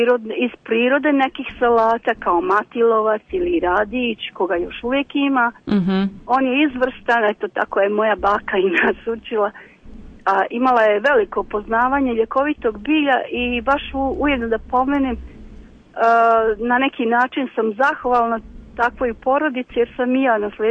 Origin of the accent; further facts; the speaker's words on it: Banja Luka, Republika Srpska, Bosnia & Herzegovina; Ja ih podstičem ovdje i kod nas u Banja Luci.